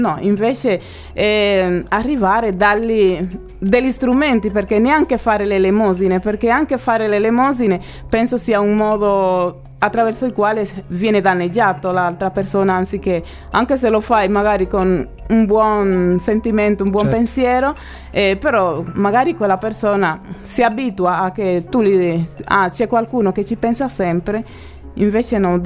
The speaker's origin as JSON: {"language": "Italian", "town": "Santo Domingo", "region": "Distrito Nacional", "country": "Dominican Republic", "tie": "born or raised there", "second_language": "Italian", "moved": "as an adult", "lives_now": "Italy", "said": "Ho conosciuto nel mio paese di origine mio ex marito a Santo Domingo, che è sardo. e ci siamo sposati e poi venuti in Sardegna."}